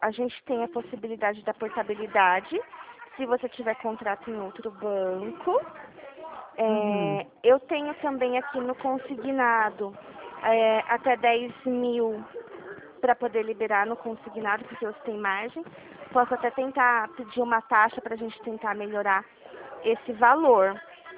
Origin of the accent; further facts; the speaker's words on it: São Paulo, Brazil; eu sou aqui de São Paulo.